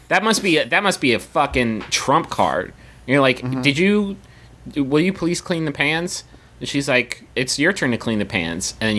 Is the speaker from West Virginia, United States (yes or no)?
yes; West Virginia, United States; We're from West Virginia. We got it by Appalachian osmosis.